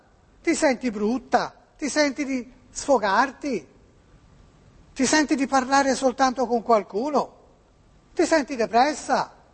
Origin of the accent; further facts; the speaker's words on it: Massachusetts, United States; Italian is a second language; now in Florence, Italy; Io no, sto a Firenze, ma sono americana di origine.